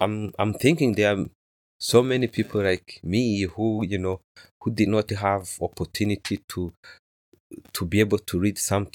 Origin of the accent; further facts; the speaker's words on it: Rwanda; moved away as an adult; now in United States; I was born and raised in Rwanda.